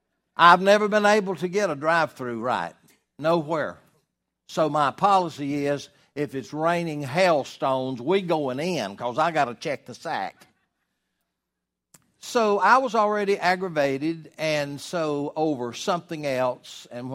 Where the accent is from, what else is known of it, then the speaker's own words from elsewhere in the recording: United States; So I'm thankful for all that is mine as an American